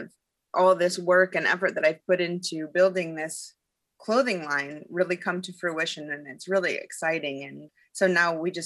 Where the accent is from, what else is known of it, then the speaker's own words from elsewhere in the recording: Oregon, United States; Well, growing up in Oregon, I think a lot of people probably grew up with Pendleton in their house.